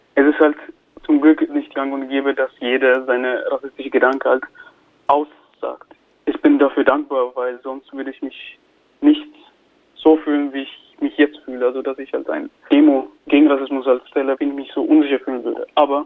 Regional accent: Ethiopia; now in Germany; Ich lebe hier seit 11 Jahren, glaube ich. Ich komme ursprünglich aus Äthiopien. Ich komme von einem Land, was komplett schwarz war und bin halt in ein Land gekommen, was hauptsächlich weiß ist.

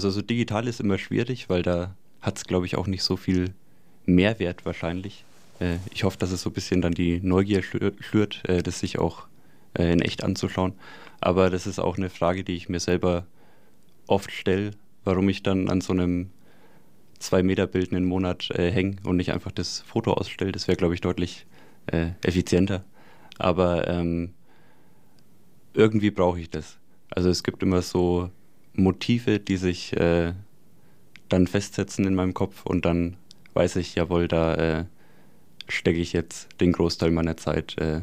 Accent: Nuremberg, Bavaria, Germany; Ich komme auch hier aus Nürnberg und habe jetzt 5 Jahre auch an der Akademie hier studiert

